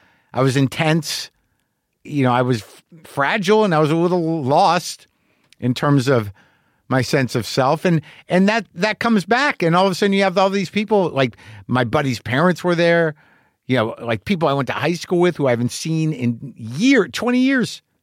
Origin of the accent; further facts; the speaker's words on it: New Mexico, United States; And that's just growing up in New Mexico, man. There's guns around.